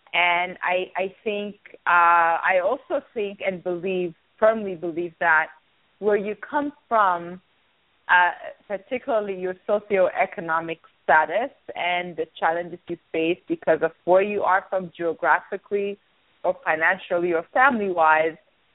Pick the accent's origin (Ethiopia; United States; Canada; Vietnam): Ethiopia; I grew up in Ethiopia and I went to school in Ethiopia